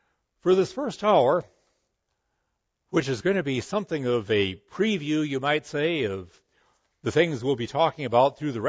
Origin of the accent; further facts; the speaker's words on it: South Dakota, United States; born there; I was born in the South. And when they asked me where, I had to say South Dakota.